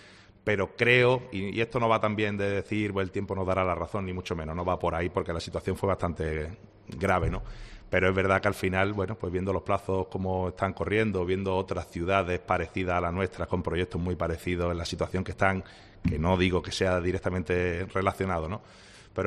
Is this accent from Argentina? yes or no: no; Málaga, Andalusia, Spain; Pues mira, como malagueño, muchísima alegría